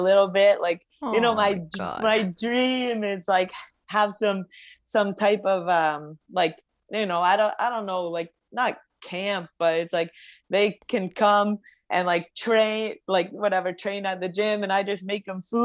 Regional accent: Canada; born there; Yeah, so I was born in Canada. Both my parents are Lithuanian. They actually met at a Lithuanian church when they were younger.

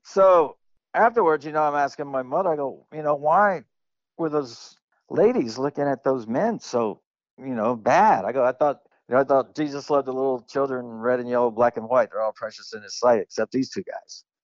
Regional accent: West Memphis, Arkansas, United States; there's so many of those stories of growing up in the 60s and 70s. And the other thing is, my hometown, West Memphis, always got a bad rap.

